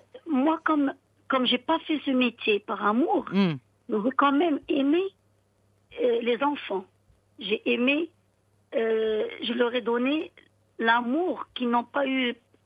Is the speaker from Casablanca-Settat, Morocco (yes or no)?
no; Safi, Marrakesh-Safi, Morocco; Je suis d'origine de Safi.